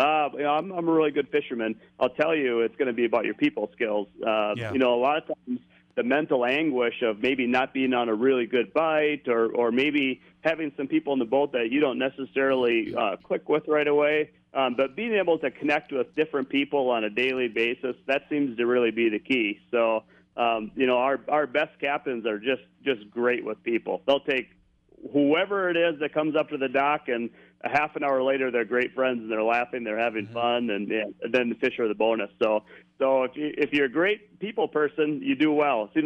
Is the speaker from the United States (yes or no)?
yes; Zumbrota, Minnesota, United States; Yeah. Well, so I was from Zumbrota